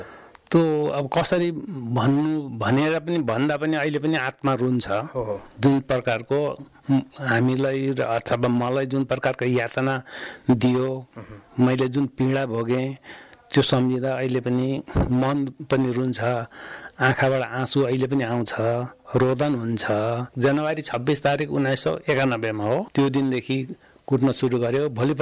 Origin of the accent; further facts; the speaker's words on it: Panbari, Samtse, Bhutan; हामीहरू पानबारीमै जन्मेको हो, म पानबारीमा हुर्किएँ।